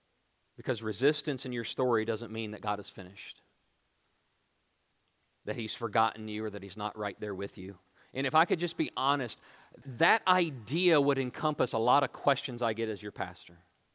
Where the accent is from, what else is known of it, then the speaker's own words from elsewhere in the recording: Elkton, United States; Now, I'm from Elkton. I can say this now.